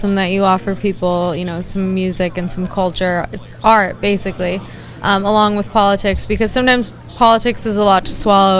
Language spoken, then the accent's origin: English; San Diego, California, United States; Yeah, but I grew up in San Diego